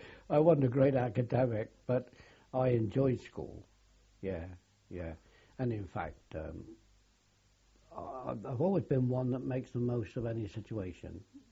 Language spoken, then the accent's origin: English; Bodmin, South West England, United Kingdom; born there; I was born in Bodmin in 1925 at a place called Prison Quarters, which later changed to Flaxmoor Terrace. It's just below the old prison.